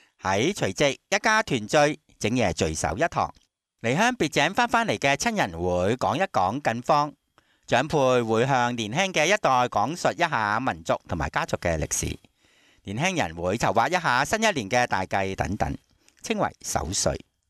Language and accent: Cantonese; Hong Kong; 我哋香港人咧都好兴咧